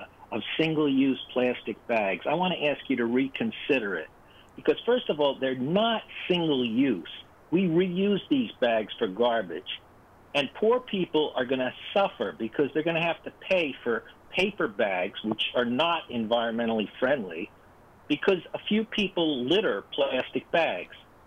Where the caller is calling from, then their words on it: Ocean Grove, New Jersey, United States; Yeah, Ocean Grove, New Jersey.